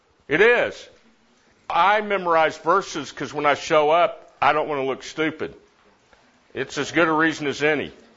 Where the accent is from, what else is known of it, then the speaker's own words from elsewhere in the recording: Amarillo, Texas, United States; now in Dallas, United States; I'm from Dallas, Texas, originally from Amarillo, Texas, but I've been in Dallas for 28 or 29 years.